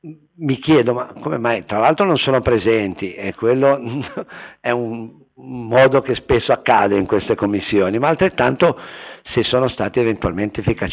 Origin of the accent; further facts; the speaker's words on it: Liguria, Italy; io provengo dalla Val Bisagno